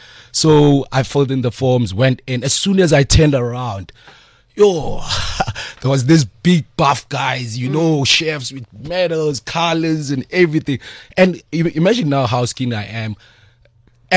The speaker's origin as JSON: {"language": "English", "town": "Freedom", "region": "Free State", "country": "South Africa", "said": "I'm from Freedom Free State"}